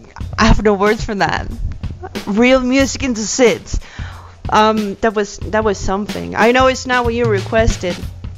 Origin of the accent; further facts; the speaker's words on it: England, United Kingdom; accent: English; Tanek A is making fun of my English accent.